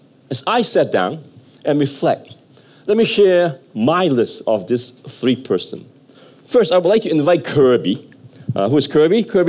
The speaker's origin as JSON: {"language": "English", "country": "Hong Kong", "said": "I was from Hong Kong way back at that time."}